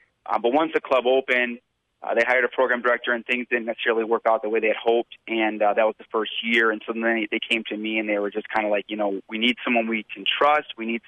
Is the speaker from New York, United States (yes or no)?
no; Delavan, Wisconsin, United States; she's from Madison, and I'm from Delavan. I've lived here my whole life.